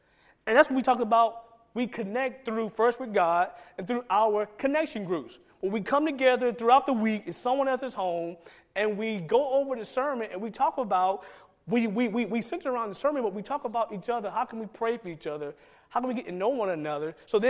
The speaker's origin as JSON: {"language": "English", "region": "Georgia", "country": "United States", "said": "Now, back in the day, see, I'm from Georgia. Back in the day, we didn't have a dryer."}